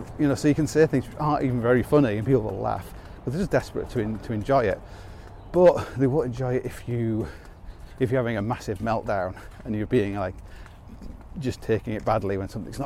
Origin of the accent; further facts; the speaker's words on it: Hull, Yorkshire and the Humber, United Kingdom; moved away; I grew up in Hull